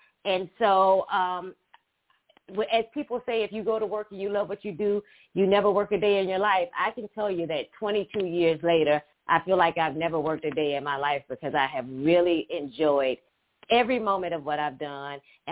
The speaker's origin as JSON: {"language": "English", "town": "Hillsborough", "region": "Alabama", "country": "United States", "said": "I'm from Hillsborough, Alabama, and I'm sure most people don't know anything about Hillsborough, Alabama. It's actually a small town of only about 600 people in population."}